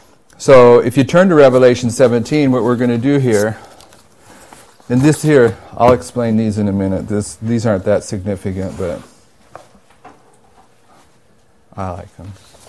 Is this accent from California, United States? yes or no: yes; California, United States; And growing up in California, California is not a real religious culture.